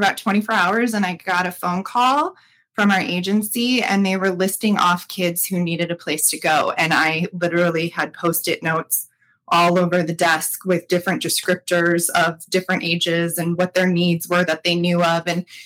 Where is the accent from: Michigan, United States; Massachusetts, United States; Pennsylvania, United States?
Michigan, United States; Detroit; I'm from Metro Detroit. We met in college, came back to Michigan.